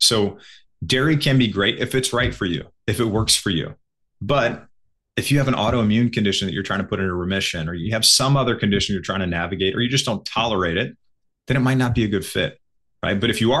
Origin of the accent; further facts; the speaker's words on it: Midwest, United States; I grew up in the Midwest, right? Macaroni is a vegetable where I was growing up.